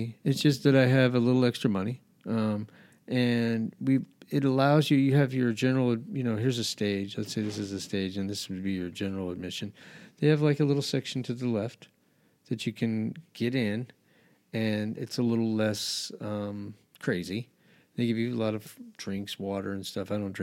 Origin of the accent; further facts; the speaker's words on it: Albuquerque, New Mexico, United States; moved away; also born or lived in San Diego; You know, I grew up in Albuquerque, New Mexico, big city, moved here from San Diego, much bigger city